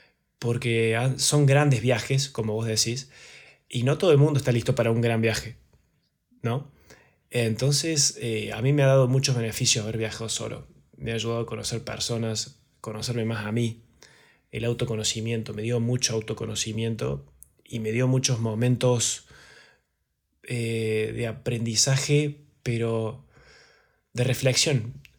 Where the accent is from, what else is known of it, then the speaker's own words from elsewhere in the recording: Argentina; born there; Después te diría que, dejando de lado mi país natal, un lugar que me gusta mucho